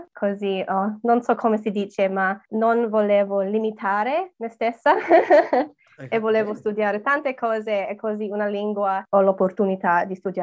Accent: Australia; Italian is a second language; È divertente perché sono australiana, ovviamente, e gli australiani spesso non hanno una storia molto vecchia come gli italiani.

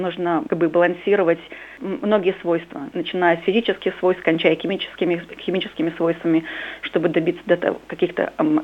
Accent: Western Belarus, Belarus; born there; Я вообще родилась в Беларуси, в крохотном городке в Западной Беларуси, где всего две школы-то было.

